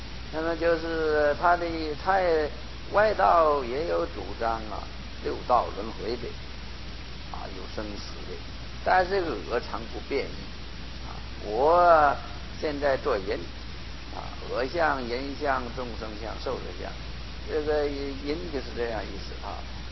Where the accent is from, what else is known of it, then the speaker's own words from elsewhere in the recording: China; 这个我们中国人啊，中国人呢、就如果对中国哲学有多少研究啊，